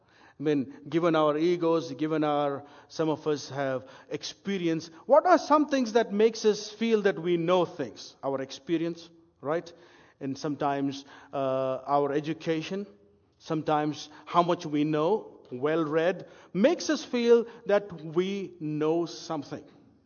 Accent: India; I'm from India, and you know, Jesus came to this world about 2,000 years ago, right? So our family has been, as far as I know, we are Christians from four generations.

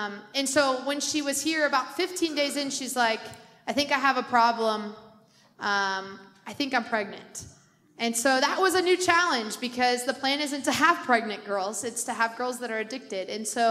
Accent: Kentucky, United States; I grew up in Kentucky. My family, I went to church my whole life, so I'm a product of a church.

